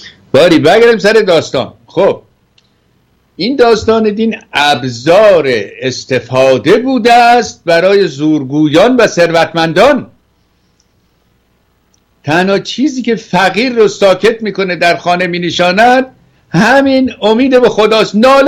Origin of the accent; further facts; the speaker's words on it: Iran; moved away; چون من از ایران که اومدم 45 سال بود